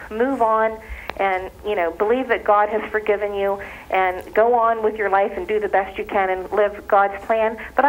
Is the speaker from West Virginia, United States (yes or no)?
yes; West Virginia, United States; I'm from West Virginia.